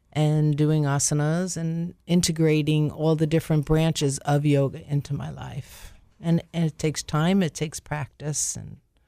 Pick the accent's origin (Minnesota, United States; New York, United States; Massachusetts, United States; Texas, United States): New York, United States; South Fallsburg; also born or lived in India; my own guru, who actually wound up coming to my hometown of South Fallsburg in New York, not far from Monroe.